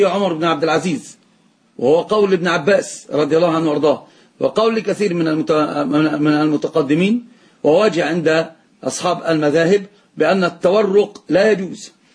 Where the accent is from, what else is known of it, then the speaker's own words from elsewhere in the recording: Egypt; عندنا في مصر يسمونها حرق السلعة